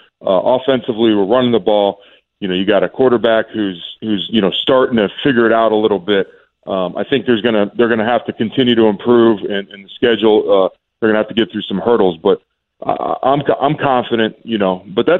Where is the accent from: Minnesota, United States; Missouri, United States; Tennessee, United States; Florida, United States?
Florida, United States; Myself, I was from Florida.